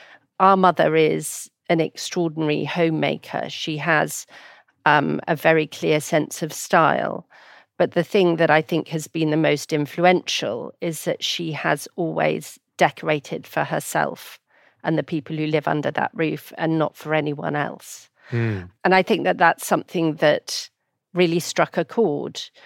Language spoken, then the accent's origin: English; Hong Kong; The flat we grew up in Hong Kong, aged five.